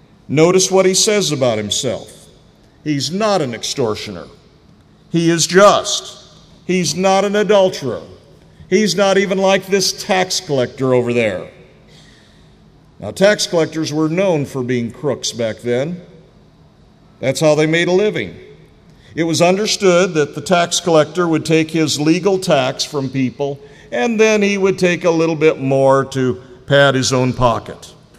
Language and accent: English; South Bend, Indiana, United States; I come from South Bend, Indiana, originally.